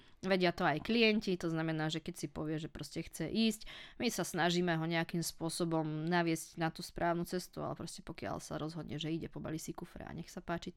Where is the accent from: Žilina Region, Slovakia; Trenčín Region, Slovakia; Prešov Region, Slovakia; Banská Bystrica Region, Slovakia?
Banská Bystrica Region, Slovakia; Krupina; Ja som z Krupiny, takže áno, ja to tam poznám